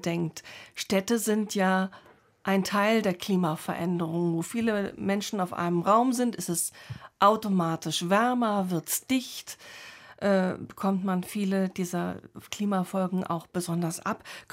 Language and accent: German; Northern Germany, Germany; als Norddeutsche. 1955 geboren, in ein Künstlerhaushalt hinein